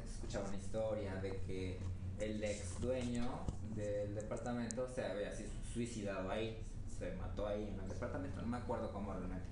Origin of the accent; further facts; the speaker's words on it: Villahermosa, Tabasco, Mexico; No, pues yo, soy de Tabasco. Soy originaria de Villahermosa, Tabasco. Tierra caliente, chica.